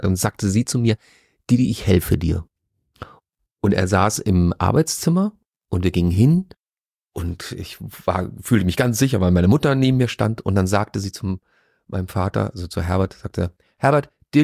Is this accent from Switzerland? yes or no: no; Leoben, Styria, Austria; Naja, ich bin ja Österreicher.